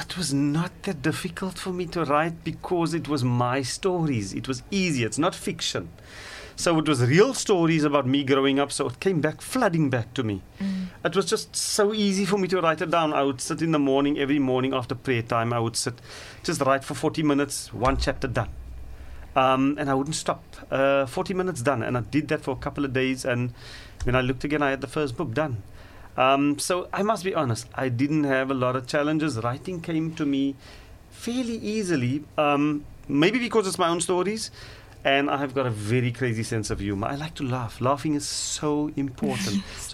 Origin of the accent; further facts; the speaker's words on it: Mitchell's Plain, Western Cape, South Africa; also born or lived in Bridgetown; Basically the first 15 years of my life, growing up in Bridgetown and Mitchell's Plain.